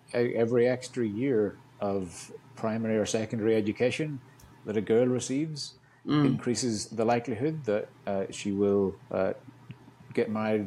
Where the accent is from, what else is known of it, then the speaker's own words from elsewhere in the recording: Northern Ireland, United Kingdom; that was growing up in Northern Ireland.